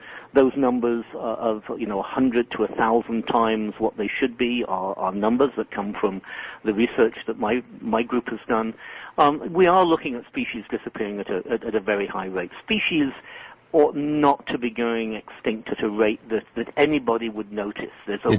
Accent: England, United Kingdom; now in United States; As an American citizen, obviously not originally, I grew up in England, but I've been an American citizen very proudly for many years

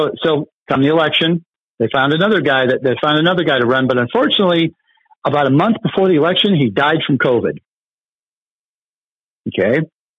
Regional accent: Pacific Northwest, United States; I moved from the Pacific Northwest, which is where I was born and raised. So I'm very familiar with what's in Oregon, Washington. I lived there most of my life. I came to the Midwest.

